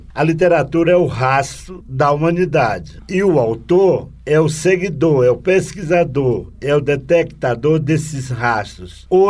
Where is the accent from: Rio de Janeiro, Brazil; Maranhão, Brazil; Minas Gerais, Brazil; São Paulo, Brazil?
Maranhão, Brazil; Eu sou um roraimão, sou roraimense por adoção e roraimense de coração. Mas eu venho mesmo, eu sou rebento das terras tocantinas do portão da Amazônia, lá no sul do Maranhão.